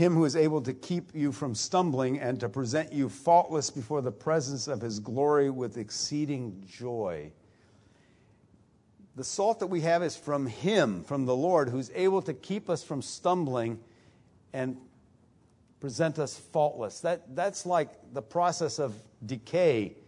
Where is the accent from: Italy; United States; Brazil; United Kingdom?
Italy; Now, this one is for me because I grew up in Italy and I love prosciutto.